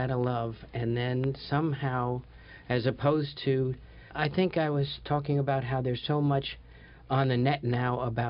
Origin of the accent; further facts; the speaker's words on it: New York, United States; Oh, that was my dream, growing up on Long Island, and then I was always in rock bands.